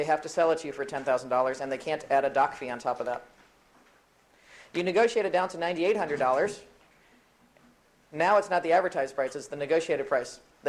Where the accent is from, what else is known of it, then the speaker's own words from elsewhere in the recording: Anchorage, Alaska, United States; After you negotiate your deal, it's very common in Anchorage